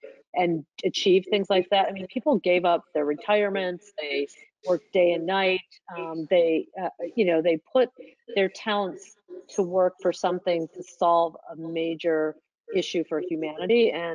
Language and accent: English; Detroit, Michigan, United States; And I looked at my hometown, Detroit, was really impressed with what Mayor Duggan has been doing to develop